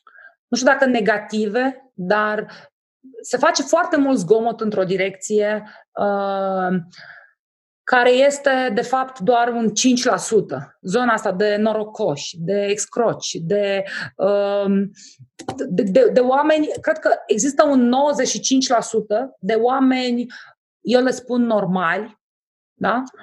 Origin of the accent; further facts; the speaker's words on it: Romania; să ne punem problema ce suntem români